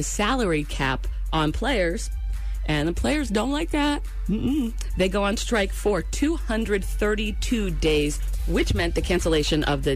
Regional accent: New England, United States; You know, I grew up in New England, right?

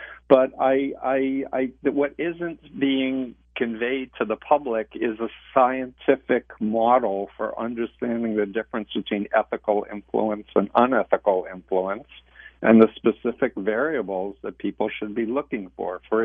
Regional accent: United States; The last thing I want to do is play into Russian hands because I'm an American and I don't want to sow division.

